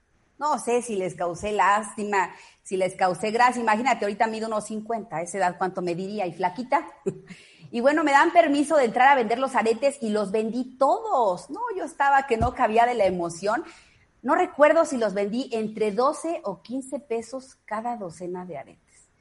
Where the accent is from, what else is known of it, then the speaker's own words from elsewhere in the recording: Irapuato, Guanajuato, Mexico; yo soy de una ciudad, yo decía pueblo, ya es una ciudad, Irapuato, Guanajuato, la ciudad mundial de las fresas. Y bueno, vengo de una familia muy acomodada.